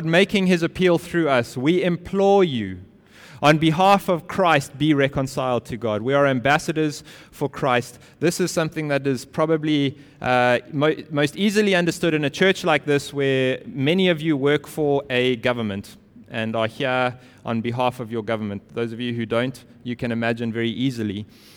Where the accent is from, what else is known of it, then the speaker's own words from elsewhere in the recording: South Africa; I'm still a South African citizen.